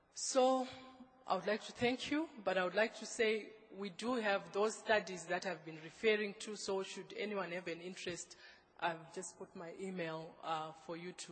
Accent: Zimbabwe; It's unfortunate I come from Zimbabwe

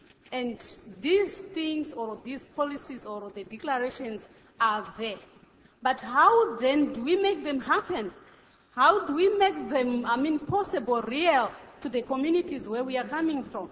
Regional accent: Zimbabwe; I come from Zimbabwe.

